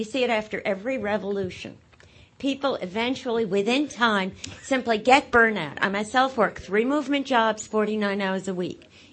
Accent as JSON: {"language": "English", "region": "New York", "country": "United States", "said": "I'm from New York"}